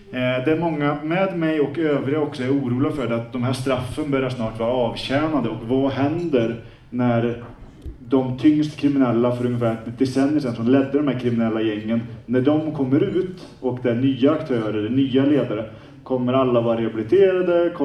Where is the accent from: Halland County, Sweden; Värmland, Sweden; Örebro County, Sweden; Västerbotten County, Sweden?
Värmland, Sweden; Forshaga; Jag kommer ju från Forshaga, jag tror inte ens vi har 14 000 invånare i hela kommunen.